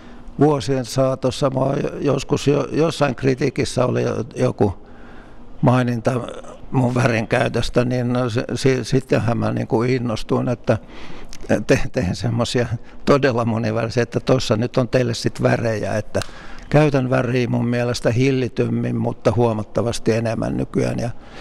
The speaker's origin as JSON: {"language": "Finnish", "region": "South Ostrobothnia", "country": "Finland", "said": "mä oon eteläpohjalainen maisema kanssa"}